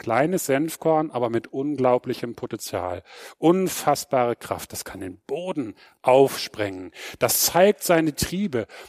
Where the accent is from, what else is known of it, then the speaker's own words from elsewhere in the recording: Cologne, North Rhine-Westphalia, Germany; Weiß man, als Kölner weiß man das, ne?